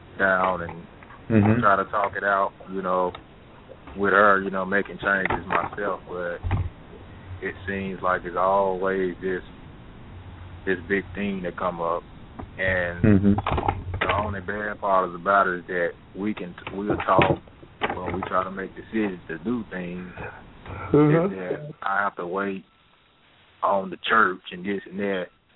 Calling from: Kansas, United States; I'm calling from Kansas.

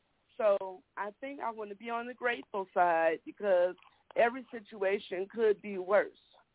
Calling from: Victorville, California, United States; I am calling from Victorville, California.

